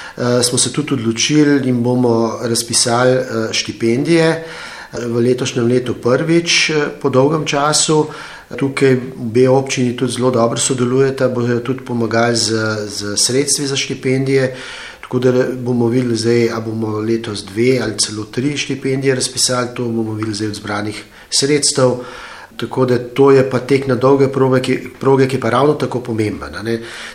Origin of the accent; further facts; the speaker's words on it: Vrhnika, Central Slovenia, Slovenia; Moram povedati, da jaz pač prihajam iz Vrhnike